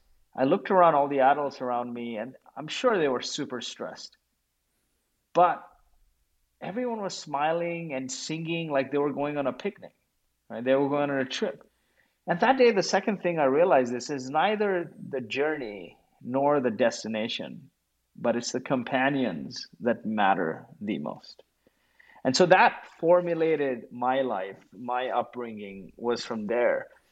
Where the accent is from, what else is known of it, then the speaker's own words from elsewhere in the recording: Kuwait; I grew up in Kuwait, and I was a refugee of the Gulf War. And zooming back out some 30 years ago, I was a 9-year-old kid in Kuwait